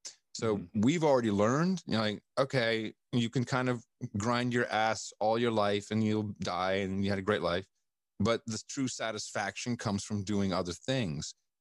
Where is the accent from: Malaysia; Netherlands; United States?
Netherlands; Amsterdam, North Holland; Look, I grew up in Amsterdam.